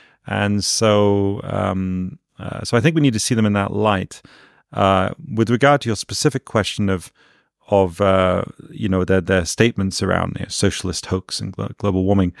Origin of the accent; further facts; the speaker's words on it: United Kingdom; I'm British.